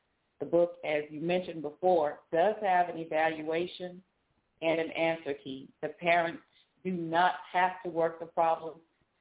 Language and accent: English; Baton Rouge, Louisiana, United States; I am proud to say I'm from South Baton Rouge, Louisiana.